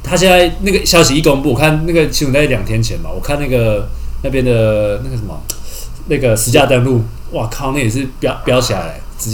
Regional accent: Nantou County, Taiwan; 那个台积电可不可以去南投盖？我家的老家要卖啊！

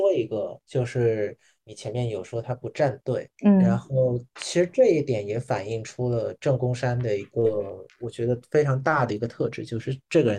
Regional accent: Vietnam; Chinese is a second language; 就是那位老师是在我自己在越南上高中的时候的最后一天上课的时候，他还讲了他的故事。因为我们越南这边的高考

